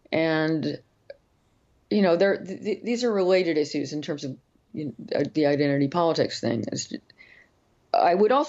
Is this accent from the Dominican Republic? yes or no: no; United States; now in United Kingdom; I was born in the United States. I didn't choose to be American. None of us choose our nationalities to begin with anyway. But I left the U.S. and now I live in the U.K.